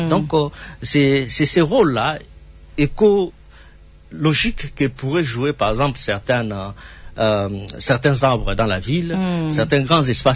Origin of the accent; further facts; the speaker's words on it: Kinshasa, DR Congo; à l'époque, moi j'étais encore trop jeune, je suis natif de Kinshasa